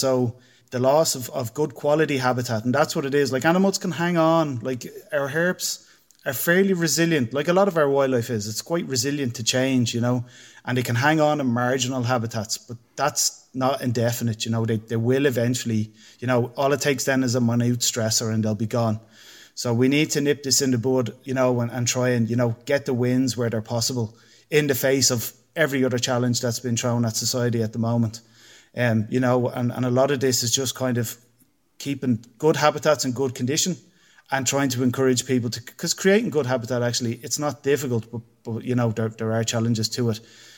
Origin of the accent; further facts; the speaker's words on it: Ireland; how does an Irish person get involved in this? You know, and generally my answer is, well, I'm half Irish. My dad was from the north of Italy.